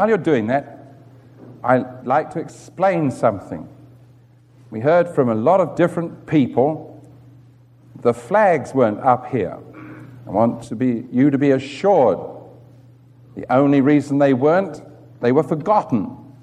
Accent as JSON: {"language": "English", "region": "England", "country": "United Kingdom", "said": "because I'm English and therefore unpatriotic to Old Glory"}